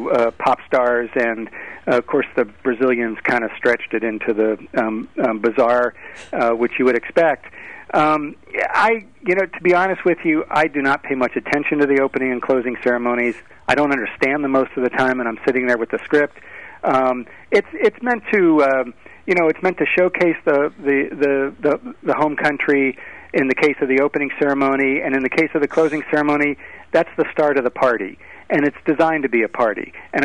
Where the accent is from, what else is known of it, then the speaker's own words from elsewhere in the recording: United States; now in United Kingdom; So as an American here in Great Britain